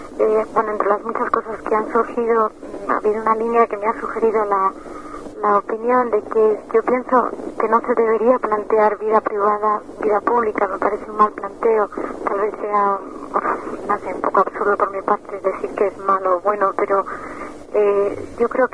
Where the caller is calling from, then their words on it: Madrid, Community of Madrid, Spain; de Madrid.